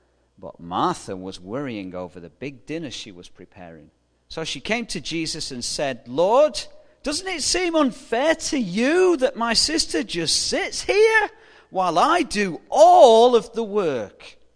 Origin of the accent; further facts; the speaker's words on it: England, United Kingdom; I'm from England, forgive me.